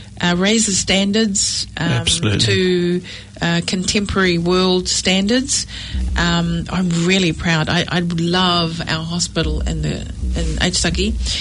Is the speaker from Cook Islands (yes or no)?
yes; Aitutaki, Cook Islands; born there; my birthplace where I was born in Aomori, Aitutaki in the Cook Islands.